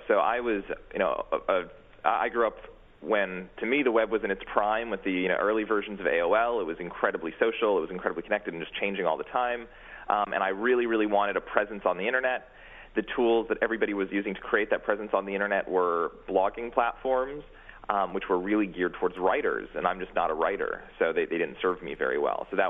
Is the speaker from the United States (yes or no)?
yes; New York City, New York, United States; I am, yeah. Yeah, born and raised on the Upper West Side.